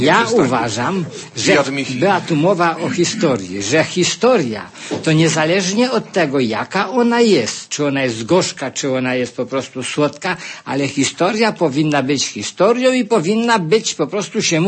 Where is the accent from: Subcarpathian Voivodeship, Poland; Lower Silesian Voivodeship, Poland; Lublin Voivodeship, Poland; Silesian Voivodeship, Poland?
Subcarpathian Voivodeship, Poland; Turza; byli po prostu pędzeni ci akowcy z Elw u nas w Turzy. 20-25 kilometrów od Rzeszowa jest miejscowość Sokołów, Turza, Nienadówka.